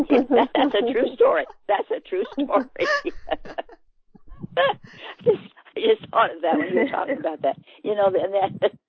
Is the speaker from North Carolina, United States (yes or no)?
no; Newton, Iowa, United States; I grew up in Newton, Iowa, where the Maytag company originated, Maytag washers